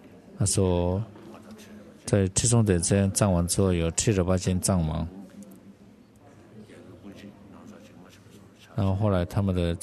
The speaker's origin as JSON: {"language": "Chinese", "region": "Tibet", "country": "China", "said": "我们西藏人就是血域的人，我们把它保存下来了。"}